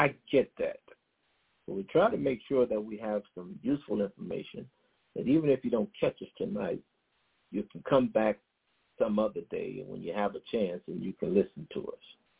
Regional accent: Chicago, Illinois, United States; My sister, when I was growing up in Chicago, she was a member of the Guardian Angel

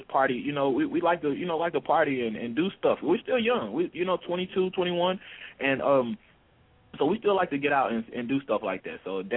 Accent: Nashville, Tennessee, United States; We're from the South, man. Yeah, we like bass, man. We Nashville boys, so, you know, country is in our blood.

